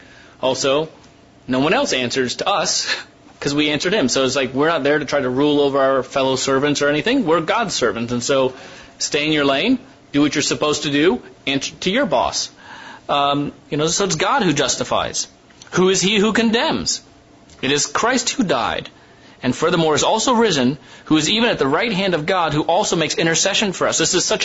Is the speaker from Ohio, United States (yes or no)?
yes; Ohio, United States; also born or lived in Arizona; When I was growing up in Ohio, there were friends that I was very close to, and we got together quite often. When I moved to Arizona, I didn't do that as much anymore.